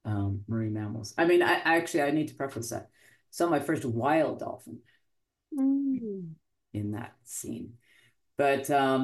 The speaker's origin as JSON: {"language": "English", "town": "Nassau", "region": "New Providence", "country": "Bahamas", "tie": "born or raised there", "said": "I am from Nassau in the Bahamas. Grew up boating in these beautiful waters and saw my first dolphin when I was sailing along at probably 12 years old in my sunfish."}